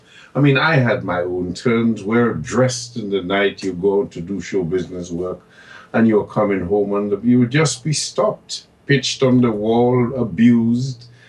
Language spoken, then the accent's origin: English; London, United Kingdom; Where are you from? He said. I said, London.